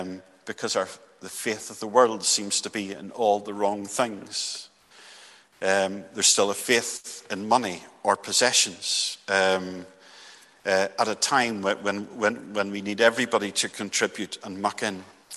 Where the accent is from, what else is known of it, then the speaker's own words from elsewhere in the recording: Northern Ireland, United Kingdom; Well, I'm from Northern Ireland. I know more about this than most.